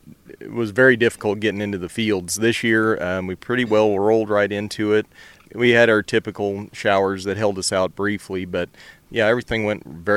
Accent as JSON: {"language": "English", "town": "Salisbury", "region": "Missouri", "country": "United States", "said": "from Salisbury, Missouri. We farm in the Forest Green area."}